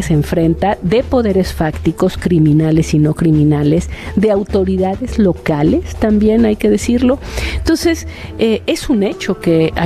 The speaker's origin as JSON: {"language": "Spanish", "country": "Mexico", "said": "ante la gran debate que tenemos enfrente como mexicanos y como sociedad"}